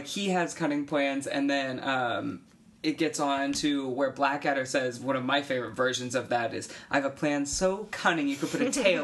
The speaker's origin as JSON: {"language": "English", "country": "United States", "said": "And as an American, we don't get a lot of World War One movies. Everything's World War Two for us, because that's the one we like to pretend like we saved the day."}